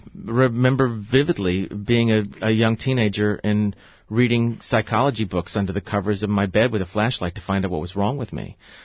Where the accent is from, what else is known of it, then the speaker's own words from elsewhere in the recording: Sand Springs, Oklahoma, United States; My parents grew up in Cushing. I grew up in Sand Springs, which had a small population and was, you know, a rural Oklahoman blue-collar community.